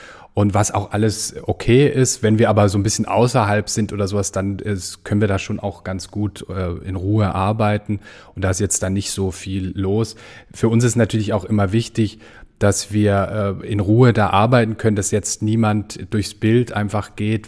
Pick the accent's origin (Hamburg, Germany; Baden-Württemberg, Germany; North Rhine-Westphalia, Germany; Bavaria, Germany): Hamburg, Germany; born there; now in Wiesbaden, Germany; ich bin gebürtiger Hamburger